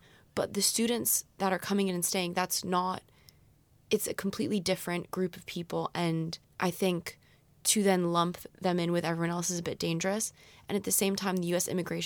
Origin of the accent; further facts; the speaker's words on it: Switzerland; I grew up partially in Switzerland. I have a Swiss passport and an American passport.